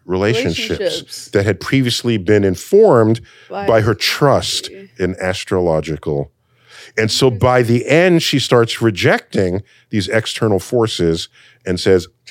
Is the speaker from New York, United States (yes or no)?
yes; Bronx, New York, United States; For goodness, she grew up in Alaska, and I grew up in the Bronx.